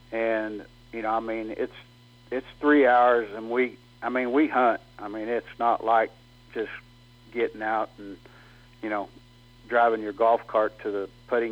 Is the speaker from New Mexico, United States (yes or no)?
yes; New Mexico, United States; since I was a little young kid growing up in New Mexico